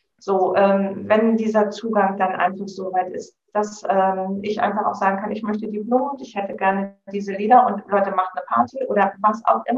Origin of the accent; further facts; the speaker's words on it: Celle, Lower Saxony, Germany; Ja, also ich komme aus Niedersachsen, aus Celle